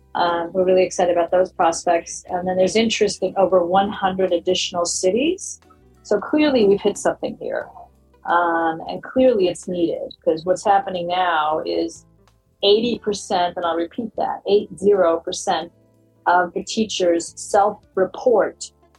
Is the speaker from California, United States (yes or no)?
no; Bronx, New York, United States; So I was born and raised in the Bronx.